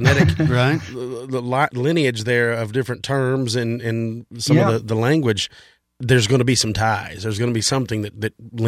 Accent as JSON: {"language": "English", "region": "Scotland", "country": "United Kingdom", "said": "He's like, oh, so you're American. You're like, no, I'm Scottish."}